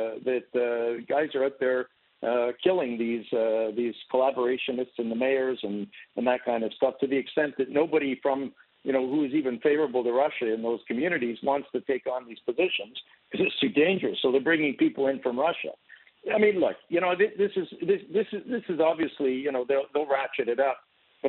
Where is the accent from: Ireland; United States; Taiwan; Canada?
Canada; I'm a Canadian